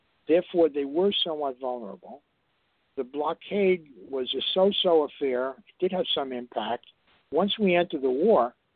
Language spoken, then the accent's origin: English; United States; And that tells you that as an American, I don't think like a Brit, which is a problem.